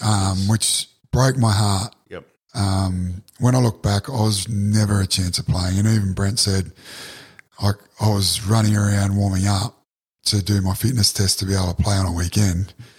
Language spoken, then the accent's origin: English; Australia; And I said, well, you know that I'm Australian.